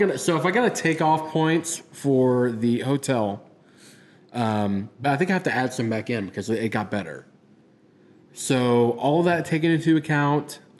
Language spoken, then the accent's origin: English; Illinois, United States; yeah, I'm from Southern Illinois.